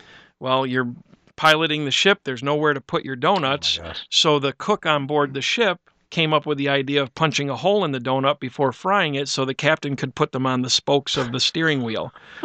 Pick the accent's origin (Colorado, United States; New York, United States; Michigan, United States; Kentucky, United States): Michigan, United States; Allen Park; I grew up in the Allen Park area, right over by Rogers School.